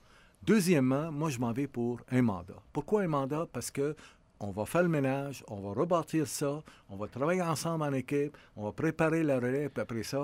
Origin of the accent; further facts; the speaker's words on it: Syria; born there; moved away; moi, je suis né en Syrie.